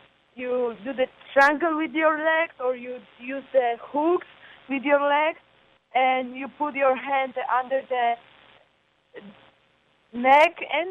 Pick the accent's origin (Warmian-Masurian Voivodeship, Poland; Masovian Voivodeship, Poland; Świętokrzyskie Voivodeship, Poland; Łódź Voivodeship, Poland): Warmian-Masurian Voivodeship, Poland; Olsztyn; English is a second language; I'm from Olsztyn.